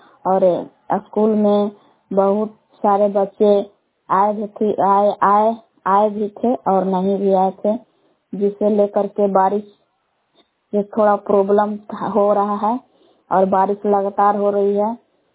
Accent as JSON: {"language": "Hindi", "town": "Bilas", "region": "Bihar", "country": "India", "said": "ग्राम बिलास जिला कैमूर भभुआ की निवासी हूँ।"}